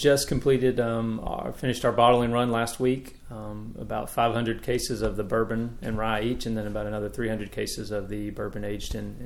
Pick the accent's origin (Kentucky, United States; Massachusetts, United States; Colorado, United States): Kentucky, United States; Louisville; I was born here in Louisville, raised in Kentucky, Louisville, Kentucky.